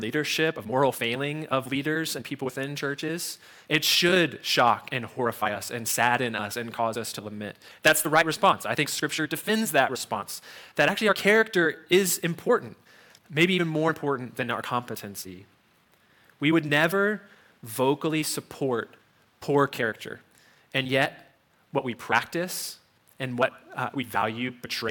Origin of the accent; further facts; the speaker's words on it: Virginia, United States; Like Carter said, we came to Roanoke about 3.5 years ago. We grew up in the New River Valley, about an hour away.